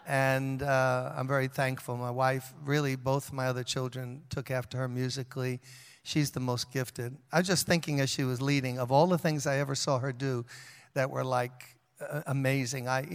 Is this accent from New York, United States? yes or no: yes; Brooklyn, New York, United States; now in Chicago, United States; So I was born and raised in Brooklyn like Pastor Al was.